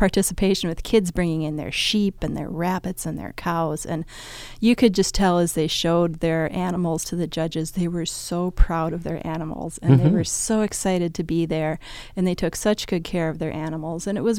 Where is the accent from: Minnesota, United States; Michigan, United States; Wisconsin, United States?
Minnesota, United States; I mean, I grew up in Anoka County, and everybody thinks, oh, that's all suburban.